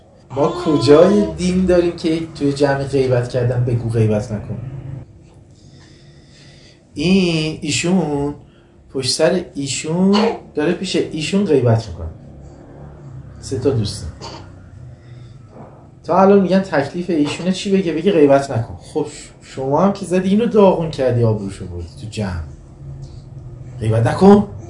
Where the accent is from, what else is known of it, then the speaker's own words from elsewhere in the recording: Iran; چون من میدونم دیگه، منم بچه ایرانم دیگه